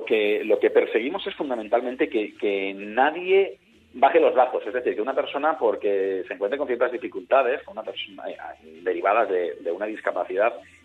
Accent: Valencian Community, Spain; Yo como valenciano y como fallero

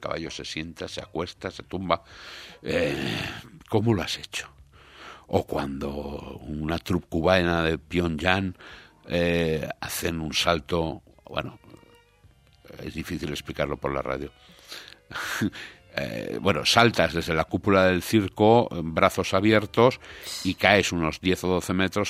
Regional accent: Spain; Somos españoles

